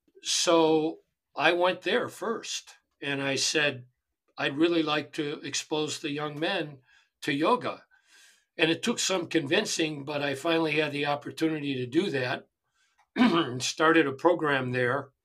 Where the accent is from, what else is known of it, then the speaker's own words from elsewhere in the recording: Chicago, Illinois, United States; but I grew up in Chicago, and I grew up around what a lot of young urban men grow up around.